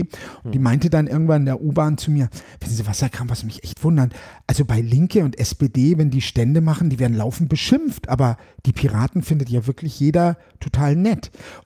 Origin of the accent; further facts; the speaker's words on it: Munich, Bavaria, Germany; born there; Geboren bin ich in Bayern. Herkommen tue ich von überall. Ich wohne eigentlich auch nicht an einem festen Ort.